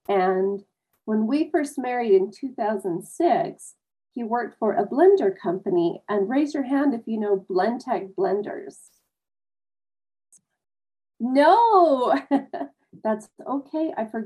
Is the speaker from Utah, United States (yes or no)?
yes; Utah, United States; I'm from Utah.